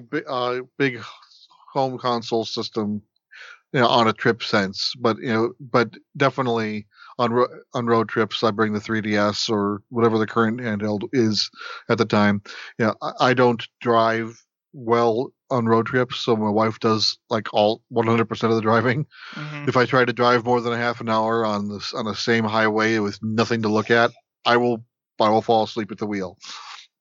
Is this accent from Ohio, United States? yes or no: no; Minnesota, United States; I grew up in Minnesota.